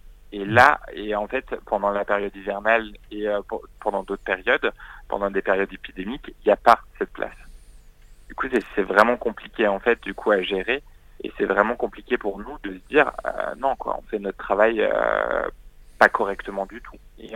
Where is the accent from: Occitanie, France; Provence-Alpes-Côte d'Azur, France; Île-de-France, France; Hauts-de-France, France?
Hauts-de-France, France; Crépy-en-Valois; moi je suis originaire de Crépy-en-Valois